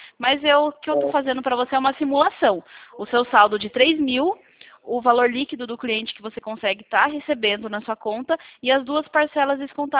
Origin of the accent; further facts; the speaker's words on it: Sorocaba, São Paulo, Brazil; Eu sou de Sorocaba.